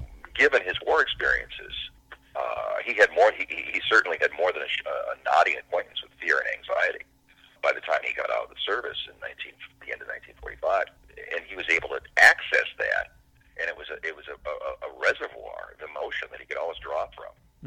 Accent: Indiana, Pennsylvania, United States; growing up in Indiana, Pennsylvania, there's not a lot of stress.

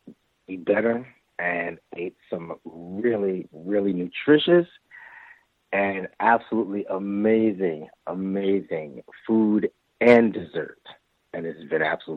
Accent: Bronx, New York, United States; I'm from the Bronx.

